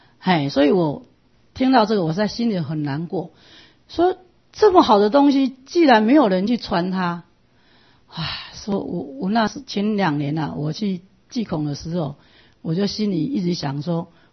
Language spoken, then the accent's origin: Chinese; Taipei, Taiwan; 我们台北的人是泉州的比较多，那我讲的呢，我还是用我那个泉州的。